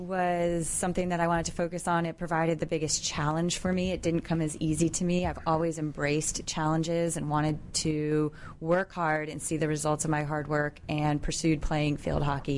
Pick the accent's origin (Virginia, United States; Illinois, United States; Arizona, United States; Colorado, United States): Virginia, United States; McLean; I'm from McLean, Virginia.